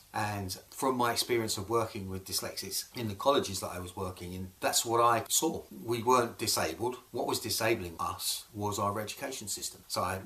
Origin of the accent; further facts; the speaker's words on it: Scotland, United Kingdom; I moved back to my home country, Scotland